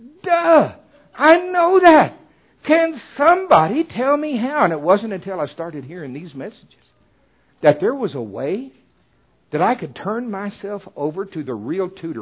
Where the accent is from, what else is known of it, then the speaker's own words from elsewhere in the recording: Oklahoma, United States; But anyway, I'm from Oklahoma.